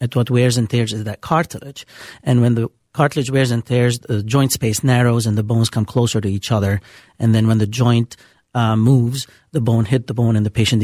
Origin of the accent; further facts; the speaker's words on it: Beirut, Beirut Governorate, Lebanon; also born or lived in Minneapolis, United States; So I'm originally from Beirut, Lebanon. I went to the American University of Beirut, medical school in Lebanon, major medical school in Lebanon.